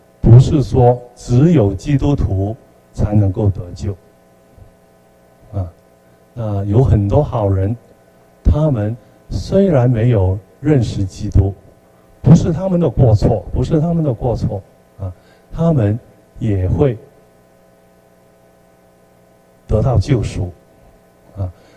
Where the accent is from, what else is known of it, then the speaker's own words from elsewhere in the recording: China; 都有一些圣贤在，比如说我们中国人啊。有孔子、孟子， 这也是天主给我们中国人的照顾啊。